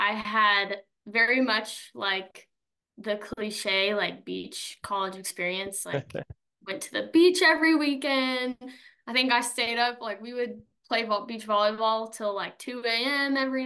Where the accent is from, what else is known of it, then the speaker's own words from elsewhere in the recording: Colorado, United States; Growing up in Colorado too, like we're surrounded by military bases where I was.